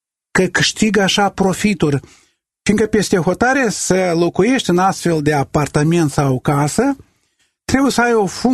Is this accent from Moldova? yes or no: yes; Moldova; sunt de la noi din Moldova